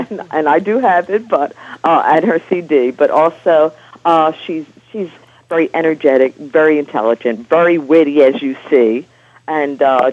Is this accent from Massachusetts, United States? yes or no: no; Philadelphia, Pennsylvania, United States; I'm from Philadelphia.